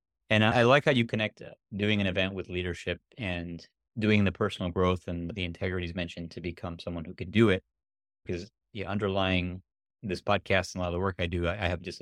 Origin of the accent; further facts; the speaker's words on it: Chicago, Illinois, United States; I think you have one coming up in Chicago later this year, my hometown. I grew up in the Chicago suburbs.